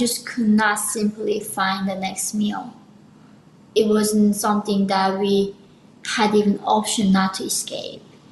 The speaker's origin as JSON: {"language": "English", "country": "North Korea", "tie": "born or raised there", "said": "Yeah, so I was born in North Korea in 1993 when I was growing up there."}